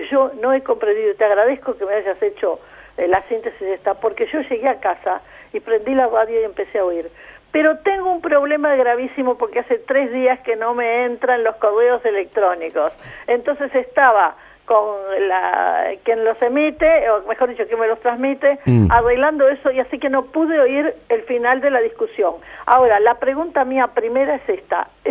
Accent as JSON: {"language": "Spanish", "region": "Montevideo", "country": "Uruguay", "said": "yo, que soy montevideana de bastante tiempo"}